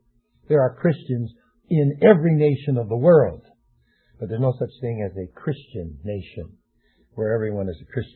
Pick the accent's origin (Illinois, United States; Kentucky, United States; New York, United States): Illinois, United States; Wilmette; when I was raised in Wilmette